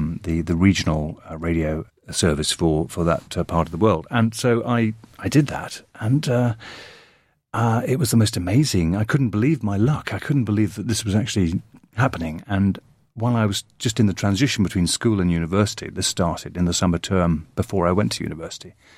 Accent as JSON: {"language": "English", "town": "Belfast", "region": "Northern Ireland", "country": "United Kingdom", "tie": "born or raised there", "said": "I grew up in Northern Ireland. I went to school in Belfast, and this was the height of the Troubles."}